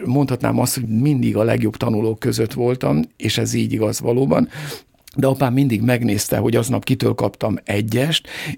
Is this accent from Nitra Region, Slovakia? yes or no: yes; Kolárovo, Nitra Region, Slovakia; Iskola gondnok volt, tehát Gúta legnagyobb iskolájában nőttem fel a földszinten.